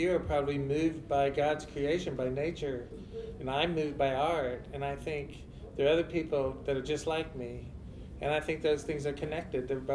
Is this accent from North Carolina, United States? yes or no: no; Houston, Texas, United States; I must have been 4 years old when I grew up in Houston in a church very much architecturally looked very much like University Church here, a really beautiful church.